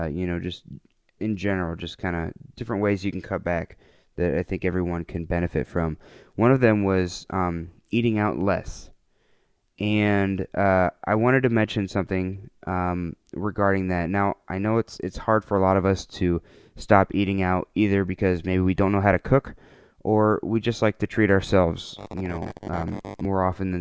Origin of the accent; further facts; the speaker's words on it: Las Vegas, Nevada, United States; Like I said, I'm from the Vegas area.